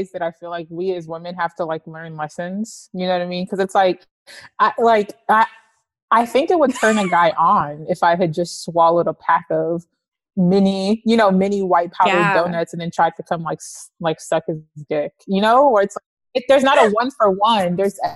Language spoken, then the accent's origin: English; Atlanta, Georgia, United States; because, you know, I'm from Atlanta